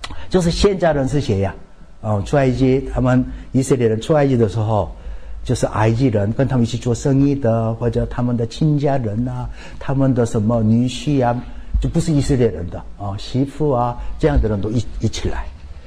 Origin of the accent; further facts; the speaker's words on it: South Korea; 我们韩国人叫波